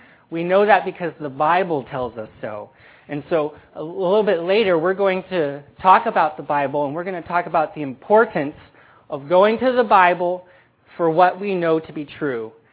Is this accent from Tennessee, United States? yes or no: no; Cuyahoga Falls, Ohio, United States; I come from Cuyahoga Falls